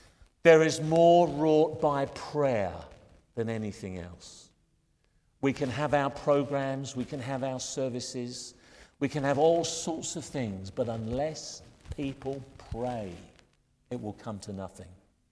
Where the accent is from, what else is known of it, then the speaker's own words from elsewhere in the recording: United Kingdom; And I'm proud to say I'm British.